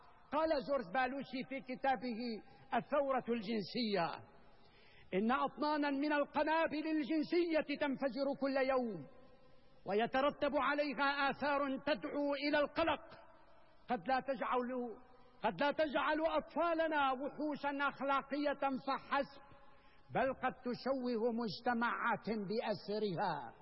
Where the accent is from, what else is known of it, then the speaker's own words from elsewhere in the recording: Syria; فعلينا نحن كسوريين، علينا يا سادة أن نصون شبابنا وفتياتنا